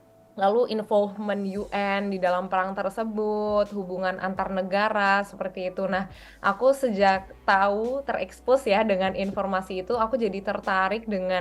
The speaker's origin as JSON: {"language": "Indonesian", "town": "Sidoarjo", "region": "East Java", "country": "Indonesia", "said": "asalnya dari Sidoarjo di Jawa Timur."}